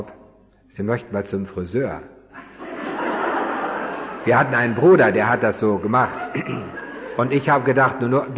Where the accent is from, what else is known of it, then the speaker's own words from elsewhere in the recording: Northern Germany, Germany; Ich komme oben aus Norddeutschland.